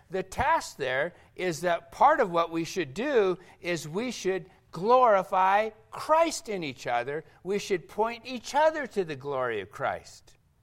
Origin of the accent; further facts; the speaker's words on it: Canada; I won't say anything negative about being a Canadian.